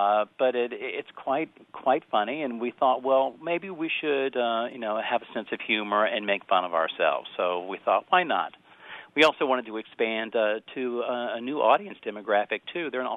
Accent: the South, United States; accent: Southern; My southern accent's coming out there.

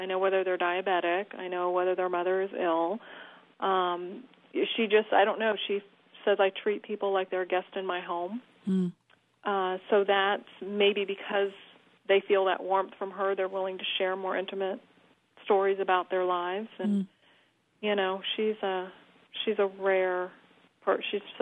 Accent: California, United States; Because, you know, I'm from the Bay Area.

